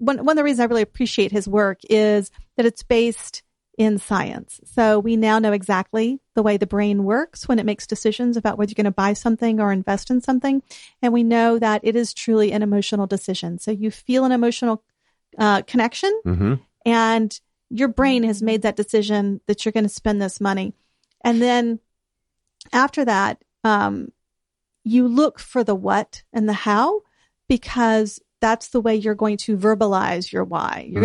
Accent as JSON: {"language": "English", "town": "Pensacola", "region": "Florida", "country": "United States", "tie": "born or raised there", "said": "I grew up here, so I have that, you know, I was born in Baptist Hospital."}